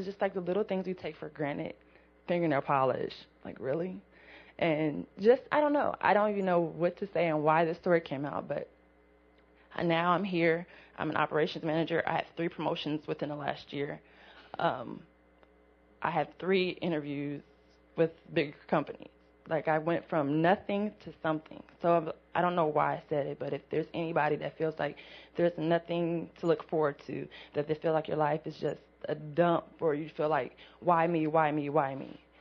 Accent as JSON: {"language": "English", "town": "Dayton", "region": "Ohio", "country": "United States", "said": "I'm not from here, I'm from Dayton."}